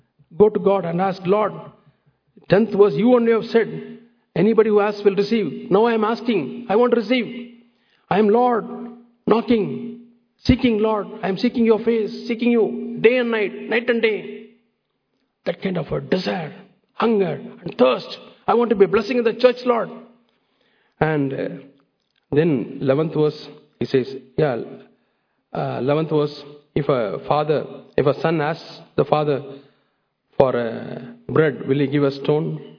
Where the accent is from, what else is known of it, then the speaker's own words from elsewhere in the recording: Coonoor, Tamil Nadu, India; born there; I was born in Kunur near Ooty